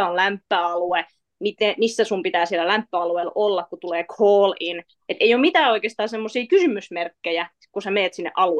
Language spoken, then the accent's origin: Finnish; Mäntsälä, Uusimaa, Finland; Sitten Mäntsälässä, mistä mä oon kotoisin, niin siellä ei ollut CrossFit-salia.